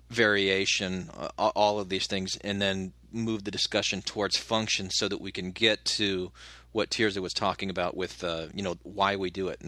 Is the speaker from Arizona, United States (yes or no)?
yes; Arizona, United States; I grew up in Arizona, and one of my favorite things to eat is called a cheese crisp.